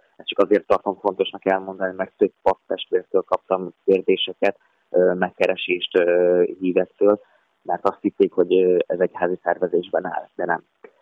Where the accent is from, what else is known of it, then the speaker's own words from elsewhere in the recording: Szabolcs-Szatmár-Bereg, Hungary; most Szabolcs-Szatmár-Bereg megyébe, az én szülőföldemre megyünk